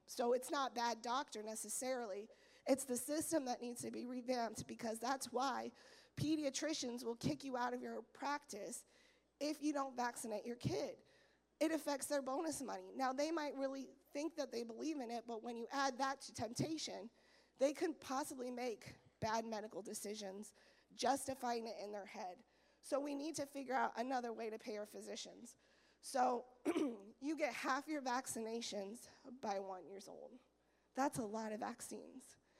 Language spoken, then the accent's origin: English; Arizona, United States; I'm from Arizona. Our election was stolen